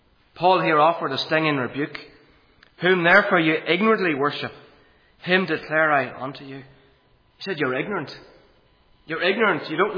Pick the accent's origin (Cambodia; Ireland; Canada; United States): Ireland; Monaghan, Ulster; I know what it's like growing up in Monaghan.